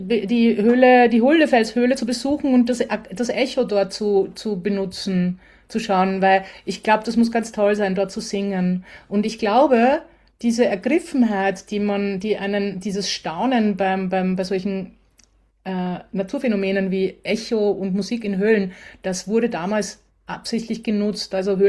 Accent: Austria; ich als Österreicherin konnte endlich den Ort besuchen.

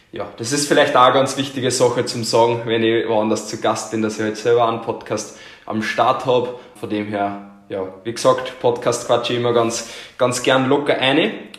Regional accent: Lower Austria, Austria; ich komme aus Niederösterreich und bin 22 Jahre alt.

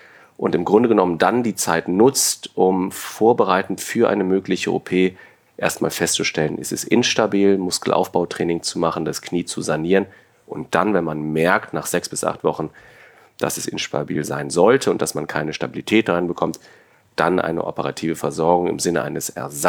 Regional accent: Cologne, North Rhine-Westphalia, Germany; now in Hamburg, Germany; Es war ganz spannend für mich als Kölner hier in Hamburg festzustellen

